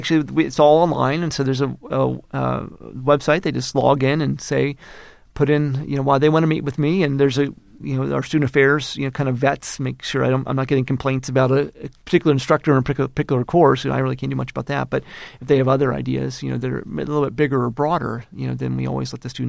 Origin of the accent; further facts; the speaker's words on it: Kenya; how about if I invite a delegation, you know, from the government where I grew up in Kenya here, and can you arrange a meeting?